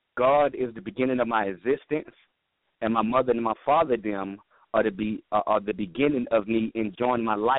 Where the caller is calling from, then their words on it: North Carolina, United States; I'm calling from North Carolina.